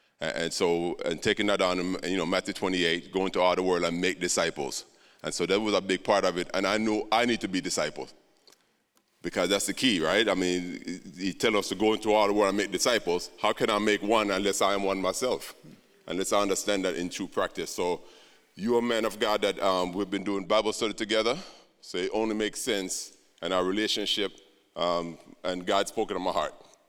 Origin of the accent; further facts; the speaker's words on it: Jamaica; I'm from Jamaica. I want to go back to Jamaica.